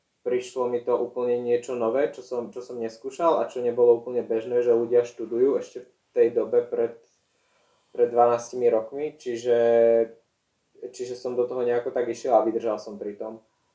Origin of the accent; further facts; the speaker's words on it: Žilina Region, Slovakia; Tým, že som z Oravy, tak ja mám veľmi blízko nejakým prírodným materiálom